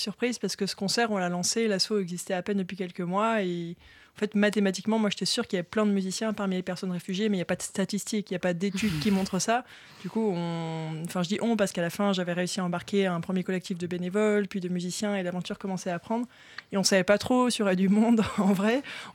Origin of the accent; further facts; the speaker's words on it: Nouvelle-Aquitaine, France; Donc je fais le conservatoire à Pau, puisque je viens du Béarn.